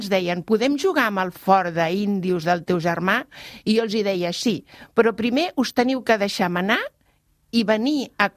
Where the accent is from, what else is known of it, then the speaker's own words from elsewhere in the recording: Barcelona, Catalonia, Spain; era del Poble Sec, del meu barri.